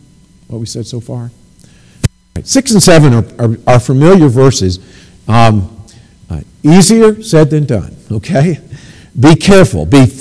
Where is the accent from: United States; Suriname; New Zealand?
United States; Alabama; I was a southerner from Alabama.